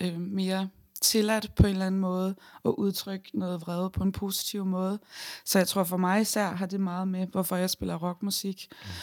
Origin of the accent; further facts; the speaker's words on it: Nykøbing Falster, Zealand, Denmark; De havde nemlig en musiklinje dernede på Nykøbing Falster, hvor jeg kommer fra.